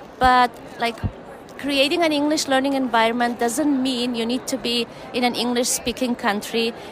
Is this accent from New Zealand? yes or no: no; Turkmenistan; English is a second language; now in Ohio, United States; I'm from Turkmenistan, but I live in Ohio, US.